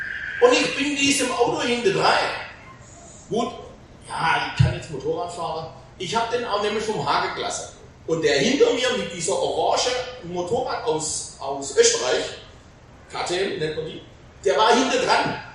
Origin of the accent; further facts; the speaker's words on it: Friolzheim, Baden-Württemberg, Germany; Nordschwarzwald, ich komme aus Friulsheim, das ist so am Nordschwarzwald, am Rand des Schwarzwaldes.